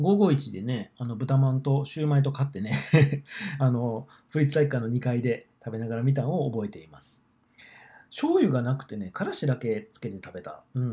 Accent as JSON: {"language": "Japanese", "town": "Sanda", "region": "Hyogo", "country": "Japan", "tie": "born or raised there", "said": "うちの地元です、兵庫県三田市の"}